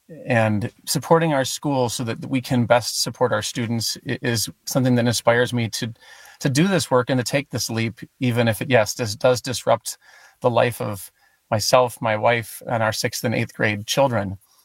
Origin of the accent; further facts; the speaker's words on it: Stevens Point, Wisconsin, United States; But my story really begins in Stevens Point, where I grew up on School Street.